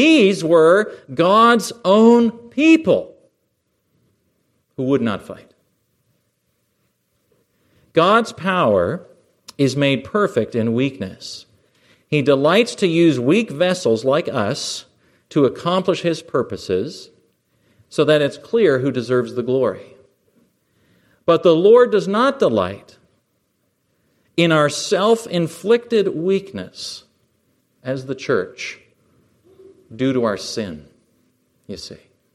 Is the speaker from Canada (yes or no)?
yes; Canada; I'm still Canadian, by the way, so be gracious.